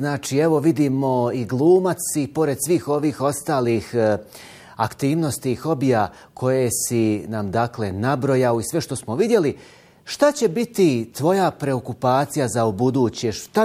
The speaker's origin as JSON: {"language": "Bosnian", "country": "Bosnia & Herzegovina", "said": "dobro se skontaj, kako to kažu kod nas u Bosni"}